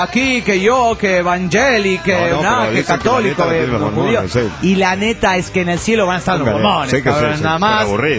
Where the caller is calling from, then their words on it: Mexico City, Mexico; del DF mexicano, aquí en la Ciudad de la Esperanza.